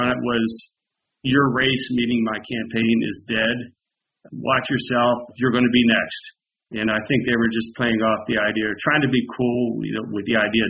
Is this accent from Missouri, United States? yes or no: no; Pennsylvania, United States; I grew up here in Fayette County, and this is my childhood, where I grew up, the house I'm living in.